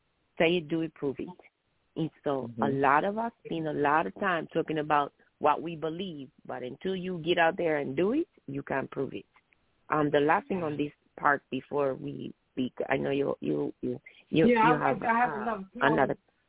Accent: Missouri, United States; I grew up in Missouri, as I think I've told you guys this before.

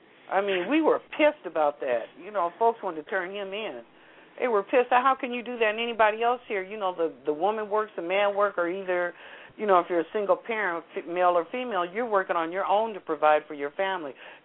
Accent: United States; I was born and raised in America.

